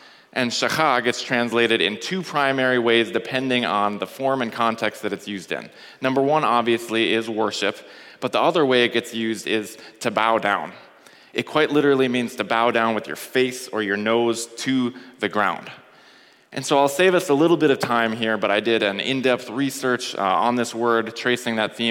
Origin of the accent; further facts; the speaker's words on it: Brainerd, Minnesota, United States; I grew up in Brainerd, Minnesota, if any of you know where that is. I'm the oldest of three brothers